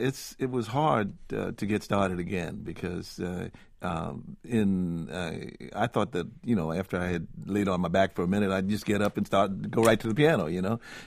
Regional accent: Washington, District of Columbia, United States; I was growing up in Washington, D.C., and the people that were all around me were... I lived about a block from Howard University

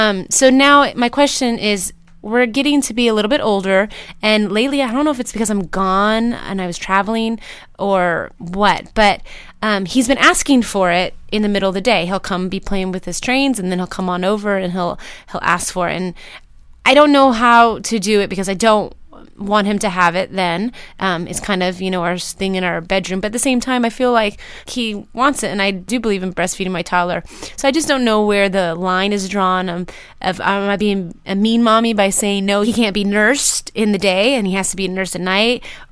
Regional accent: San Diego, California, United States; I am from San Diego

